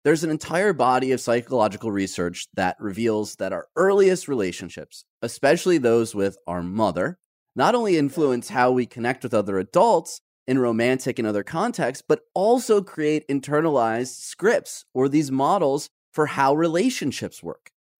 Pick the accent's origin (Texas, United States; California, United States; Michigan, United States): Michigan, United States; Detroit; And I'm proud of the fact that I grew up in Detroit.